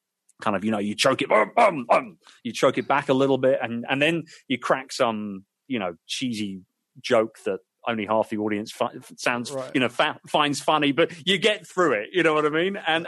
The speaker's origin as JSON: {"language": "English", "region": "London", "country": "United Kingdom", "tie": "born or raised there", "said": "in my hometown of London."}